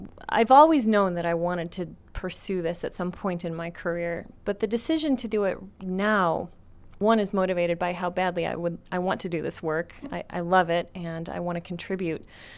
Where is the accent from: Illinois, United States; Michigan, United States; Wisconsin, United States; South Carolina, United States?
Illinois, United States; born there; So I was born in Illinois in the suburbs of Chicago, and my parents moved down here 20 years ago this year, right when I was getting ready to start college, and I came with him.